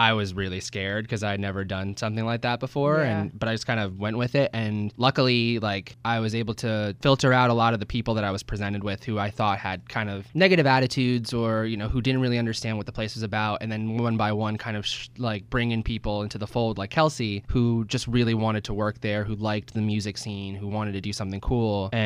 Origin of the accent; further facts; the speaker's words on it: New Brunswick, New Jersey, United States; I live in New Brunswick. I'm actually a native. I was born and raised in New Brunswick.